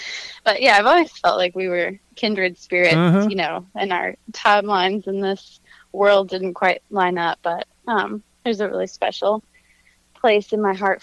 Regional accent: Clifton Forge, Virginia, United States; Yeah, I grew up in Clifton Forge.

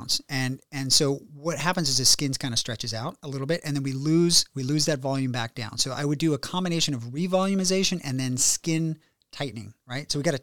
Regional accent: Warrenton, Virginia, United States; No, you know, so I grew up in Warrenton, Virginia. I don't know if anybody knows where that is.

